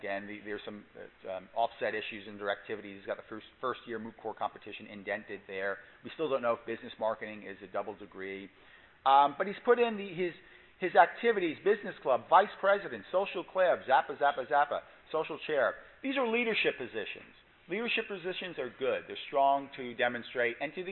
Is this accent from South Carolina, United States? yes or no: no; Brooklyn, New York, United States; I'm from Brooklyn, I have trouble with certain pronunciations.